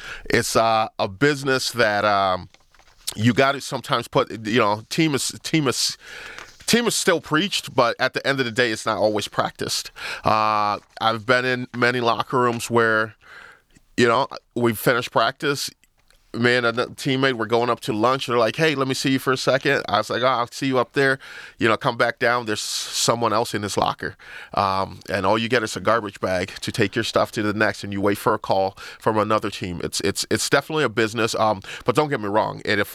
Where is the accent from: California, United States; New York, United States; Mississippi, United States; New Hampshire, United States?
New York, United States; Buffalo; When the draft started, I wanted to go to Buffalo because that was my hometown.